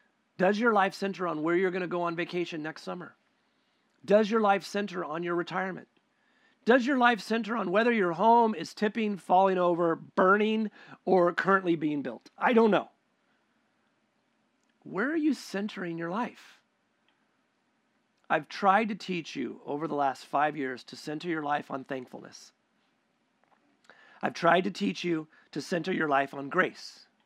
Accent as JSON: {"language": "English", "country": "United States", "said": "I'm American, I'm independent, and you don't get to tell me what"}